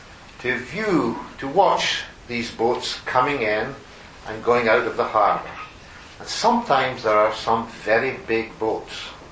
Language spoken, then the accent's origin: English; Aberdeen, Scotland, United Kingdom; we come from Aberdeen, which is a city in the northeast of Scotland.